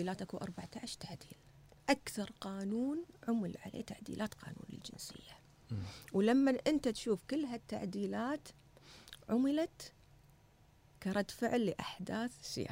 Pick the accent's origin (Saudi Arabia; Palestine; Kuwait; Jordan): Kuwait